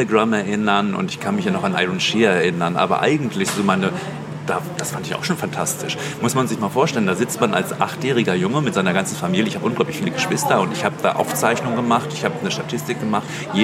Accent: Hamburg, Germany; spielt dann in diesem Jahr in Hamburg. Also ich habe den endlich mal in meiner Heimatstadt stattfinden lassen.

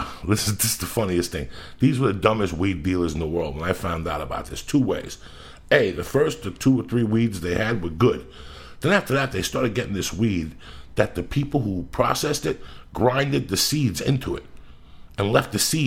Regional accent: North Bergen, New Jersey, United States; And then I had this kid, Mike Giacona, that I grew up with in North Bergen that lives in Jackson, Mississippi.

